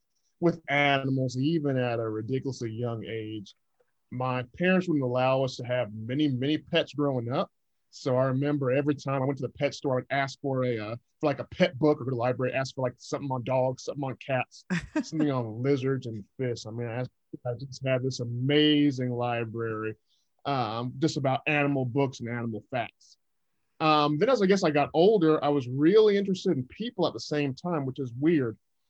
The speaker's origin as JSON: {"language": "English", "town": "Stockbridge", "region": "Georgia", "country": "United States", "tie": "born or raised there", "said": "I was cleaning the house where my parents, kind of where I grew up in Stockbridge, Georgia."}